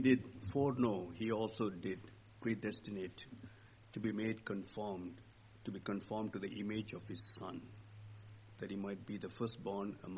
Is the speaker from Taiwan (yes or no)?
no; Chennai, Tamil Nadu, India; to Chennai, my hometown, to very briefly meet my family there